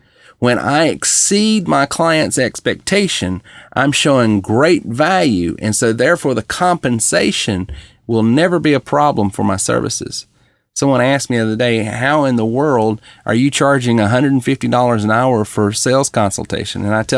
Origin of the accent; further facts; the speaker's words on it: the South, United States; You know, you can hear the way I talk. You know, I'm from the South.